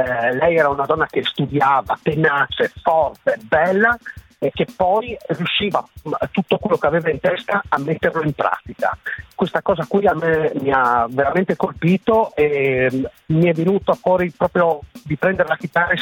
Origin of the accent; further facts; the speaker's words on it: Friuli-Venezia Giulia, Italy; perché noi siamo friulani e quindi gli scioperi li facciamo addirittura alla rovescia, cioè lavorando.